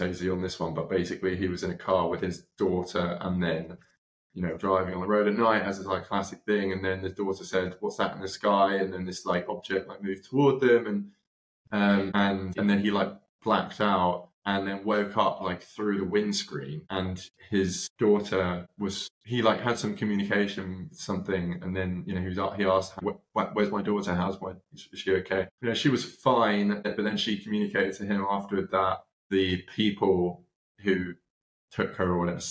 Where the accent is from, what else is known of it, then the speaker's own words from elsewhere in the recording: Brighton, South East England, United Kingdom; I gave a talk in my hometown of Brighton the other day